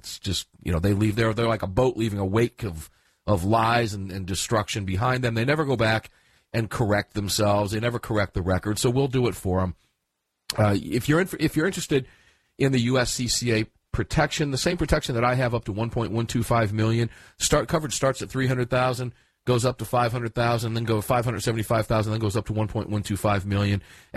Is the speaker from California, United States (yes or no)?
no; Tampa, Florida, United States; used to great success in the city of Tampa, Florida, my hometown, just a few weeks ago.